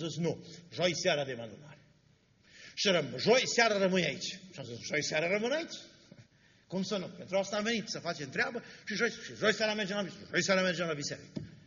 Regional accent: Arad County, Romania; era satul meu natal în județul Arad.

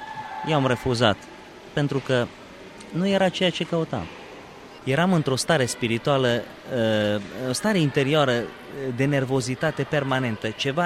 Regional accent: Romania; au aflat că sunt din România, eu vorbeam limba engleză

